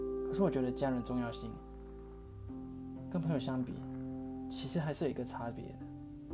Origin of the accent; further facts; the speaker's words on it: Malaysia; now in Taiwan; 我是一位土生土长的马来西亚人，在台湾留学第三年了。